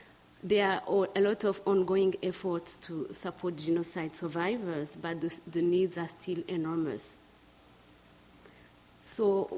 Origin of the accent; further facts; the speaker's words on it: New York, United States; So we shared a lot, and I told her I'm from New York.